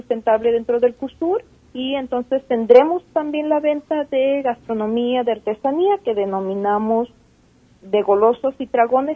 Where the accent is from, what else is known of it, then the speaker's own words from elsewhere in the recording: Mexico; nos permite finalmente tener una imagen de lo que somos como mexicanos